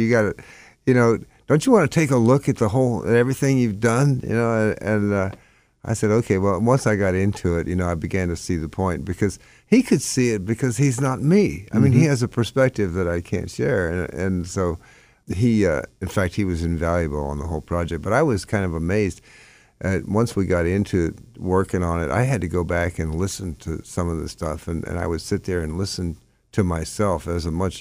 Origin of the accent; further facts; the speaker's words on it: New Orleans, Louisiana, United States; We went down to New Orleans, my hometown, and worked in the studio.